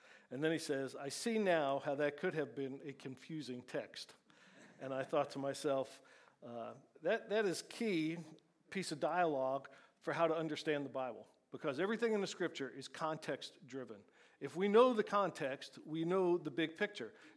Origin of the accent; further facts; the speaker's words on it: Northeast, United States; because I grew up in the Northeast.